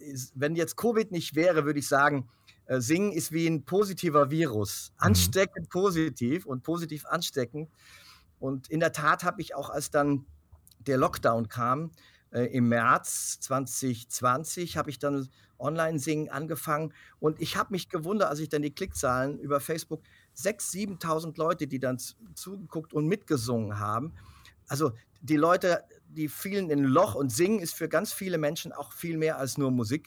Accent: United States; Aber ich bin da auch in Amerika ja auch groß geworden. Habe ja auch eine Zeit dort gelebt.

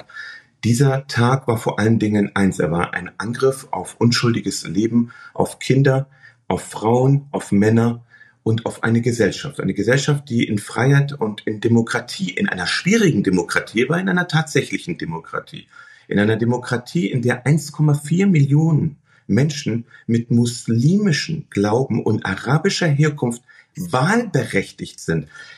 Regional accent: Hamburg, Germany; Ich bin Hamburger, es ist meine Heimat. Ich wollte es nicht verlassen.

